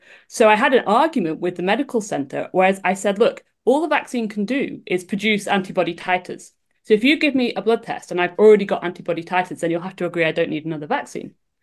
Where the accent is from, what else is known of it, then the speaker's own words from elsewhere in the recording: Keele, West Midlands, United Kingdom; also born or lived in London; now in Huddersfield, United Kingdom; I'm originally from Stoke, a small village in Stoke called Keel. My dad lectured at the university there, so I grew up there.